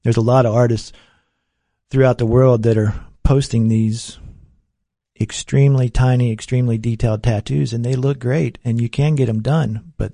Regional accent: West Virginia, United States; I'm from West Virginia. I traveled back for the funeral

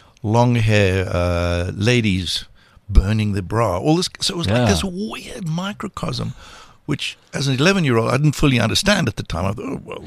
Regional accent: Hillbrow, Gauteng, South Africa; I was an 11-year-old growing up in Hillbrow

